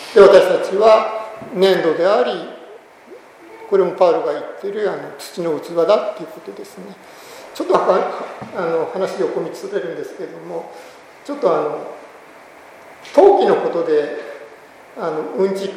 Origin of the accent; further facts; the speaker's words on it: Hagi, Yamaguchi, Japan; 私の田舎なら山口県の萩が有名で